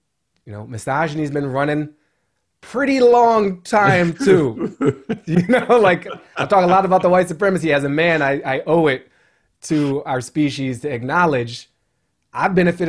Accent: Washington, District of Columbia, United States; I was born in 1977. I grew up in Columbia Heights in Washington, D.C.

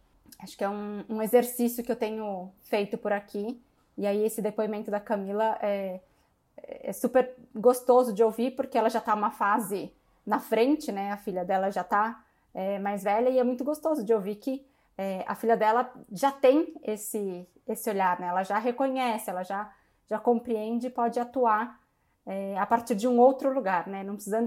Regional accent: São Paulo, Brazil; E aí, eu sou de São Paulo, morei minha vida inteira praticamente em São Paulo.

